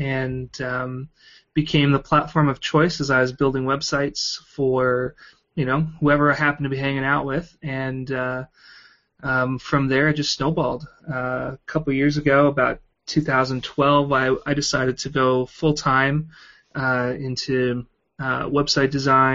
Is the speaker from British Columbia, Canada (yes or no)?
no; Ottawa, Ontario, Canada; I hail from Ottawa, Canada.